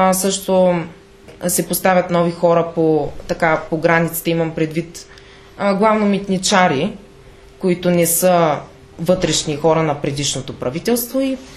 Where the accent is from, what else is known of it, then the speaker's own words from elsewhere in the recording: Gabrovo, Gabrovo Province, Bulgaria; Аз съм на 17 години и роден съм тук в Габрово. Майка ми и баща ми обаче са от различни градове. Баба ми и дядо ми също, т.е. аз съм единствения, който е роден тук.